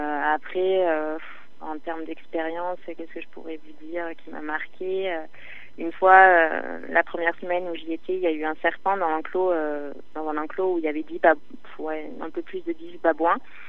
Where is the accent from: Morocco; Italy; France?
France; nous, en tant que Français, on se prend la tête sur des choses tellement futiles